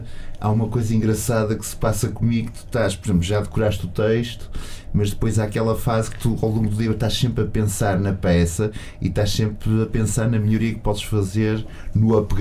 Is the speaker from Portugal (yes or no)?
yes; Porto, Portugal; Uma coisa incrível que eu notei, que sou do Porto e estou na feira há 8 anos, sensivelmente